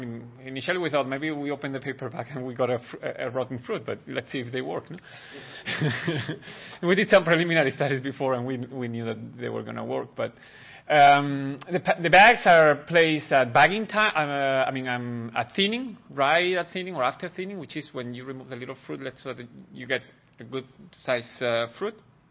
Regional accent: Spain; now in United States; And I'm originally from Spain

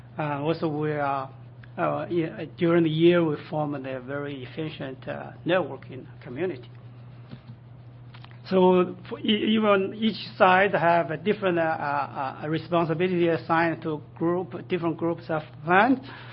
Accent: Pullman, Washington, United States; I'm from Pullman, Washington.

